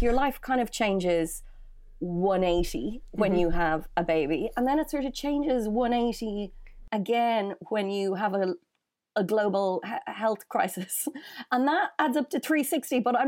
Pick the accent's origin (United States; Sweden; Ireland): Ireland; Dublin, Leinster; I'm from Dublin. I am a Dublin city chick, born and bred. So I grew up in a place called Glasnevin.